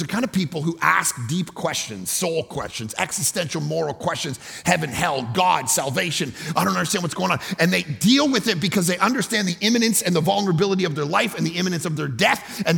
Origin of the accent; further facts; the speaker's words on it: Canada; I'm Canadian, and so grew up in a bit more of a secular culture. Didn't grow up in a Christian home at all.